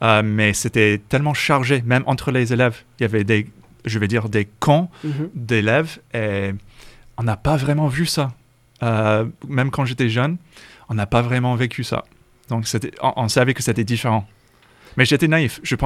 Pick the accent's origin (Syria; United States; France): United States; French is a second language; Tout à fait. Ouais. J'étais prof au lycée à l'époque.